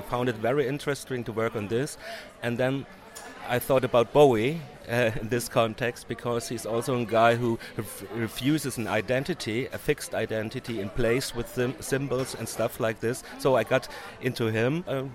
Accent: Mainz, Rhineland-Palatinate, Germany; English is a second language; Well, actually, I come from Germany, Frankfurt, Mainz, is a smaller city next to Frankfurt, and there I work as a social scientist about employment policy and immigration topics.

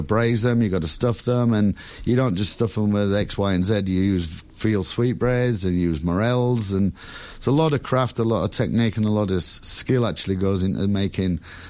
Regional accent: Yorkshire and the Humber, United Kingdom; Of course, I'm a Yorkshire man.

